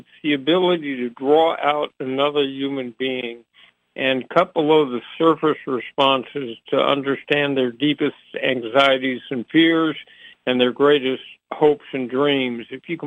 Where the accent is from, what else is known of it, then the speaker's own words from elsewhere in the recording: Los Angeles, California, United States; So I grew up in Los Angeles, and my father raised us with two core values.